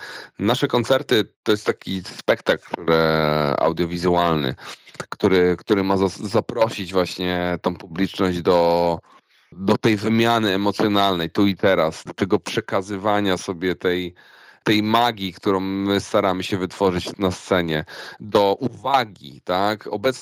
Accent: Gdańsk, Pomeranian Voivodeship, Poland; przez to, że my jesteśmy z Gdańska, czyli już no, na tym skraju Polski, z północy

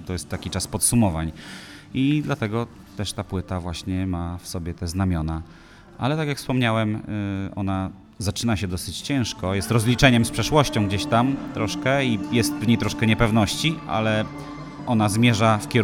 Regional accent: Mrągowo, Warmian-Masurian Voivodeship, Poland; Jestem z Mrągowa generalnie, pochodzę z Mrągowa, w związku z czym czuję się tutaj jak w domu.

